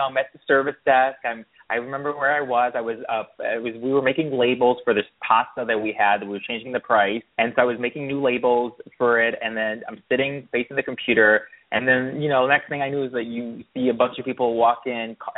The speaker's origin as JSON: {"language": "English", "town": "Chicago", "region": "Illinois", "country": "United States", "tie": "born or raised there", "said": "growing up in Chicago, I would always go to the Oprah Winfrey Show."}